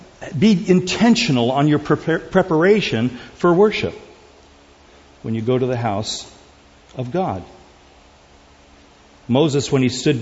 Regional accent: South Korea; I remember growing up in Korea as a kid

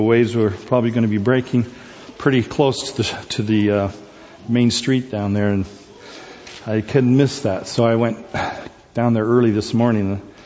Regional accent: South Korea; when I was a kid growing up in Korea. And we had, of course, a beach cabin that was right on the beach.

